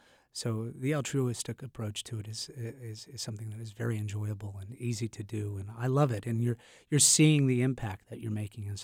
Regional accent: Turner, Maine, United States; also born or lived in Buckfield; I grew up in Turner, and then we moved to Buckfield, Maine, junior. Oh, no, it was when I was seventh grade, so junior high school.

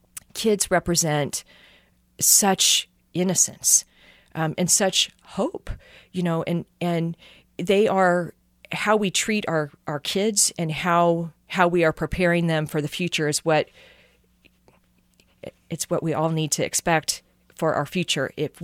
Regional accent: Frankenstein, Missouri, United States; it's a little town called Frankenstein, Missouri. I'm actually very proud of it.

